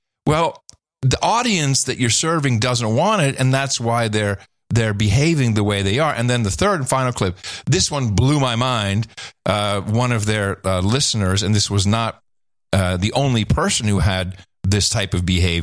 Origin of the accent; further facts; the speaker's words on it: Netherlands; I grew up with subtitles in the Netherlands, so it's very comfortable for me.